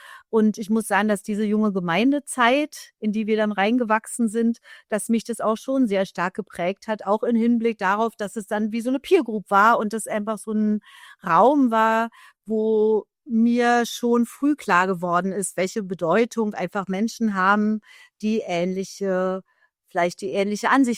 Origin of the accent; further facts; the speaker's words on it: Berlin, Germany; Ich bin in Oberschöneweide in Berlin groß geworden.